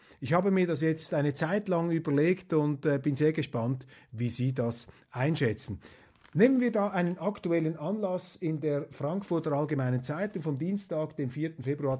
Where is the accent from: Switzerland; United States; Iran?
Switzerland; dass wir als Schweizer natürlich größte Verbundenheit spüren